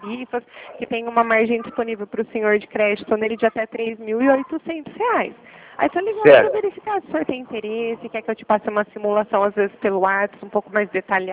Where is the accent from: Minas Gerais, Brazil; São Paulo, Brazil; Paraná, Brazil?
São Paulo, Brazil; Araras; Eu sou de Arara.